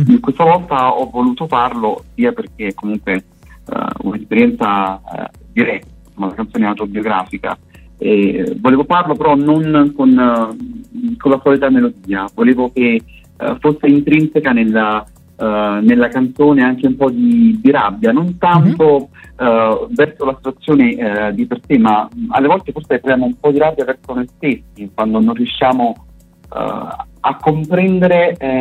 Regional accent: Benevento, Campania, Italy; Io sono di Benevento e sono contento di poter fare il suo nome

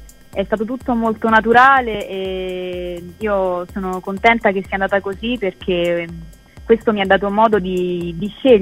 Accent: Rome, Lazio, Italy; born there; mi sono esibita a Roma, che è una grande soddisfazione, essendo la mia città natale.

